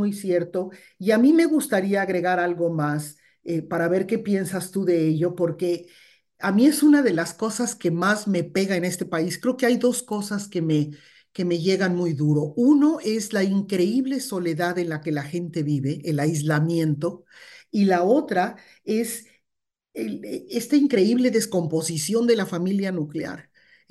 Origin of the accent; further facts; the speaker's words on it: Mexico City, Mexico; Yo crecí en la Ciudad de México, pues en una colonia de la enorme Ciudad de México en los 50s.